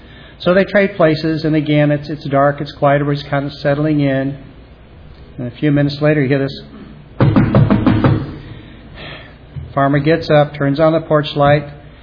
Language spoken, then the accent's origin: English; Denver, Colorado, United States; I was raised in Denver, Colorado, and I played baseball and I played music. Pretty much, you know, everybody in my neighborhood knew me as … the baseball player